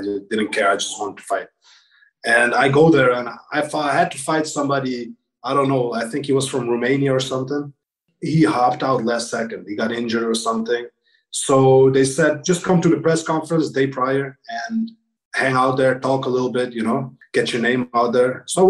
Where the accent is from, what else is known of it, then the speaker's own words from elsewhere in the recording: Kosovo; I'm from Kosovo, and we were in a war, like in 1994 to 1998.